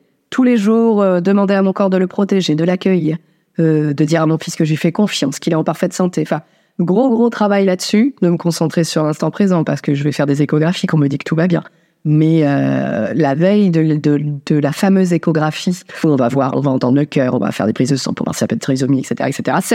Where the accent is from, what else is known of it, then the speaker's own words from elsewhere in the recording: Dunkirk, Hauts-de-France, France; born there; je vais jeter sur le port de Dunkerque parce que je suis née à Dunkerque.